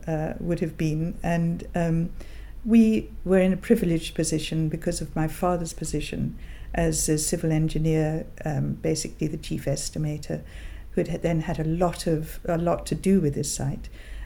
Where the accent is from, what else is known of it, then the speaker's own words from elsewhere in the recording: East Molesey, South East England, United Kingdom; born there; I was born in East Molesey, near Hampton Court Palace. And I went to school in Hampton. I went to the Lady Eleanor Hollis School in Hampton.